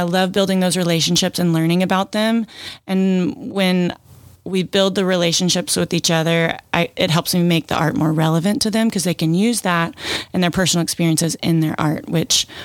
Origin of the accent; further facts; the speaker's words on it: Friendswood, Texas, United States; I'm from Friendswood. Both my husband and I are 12-year seniors. We grew up here. We met at Friendswood High School.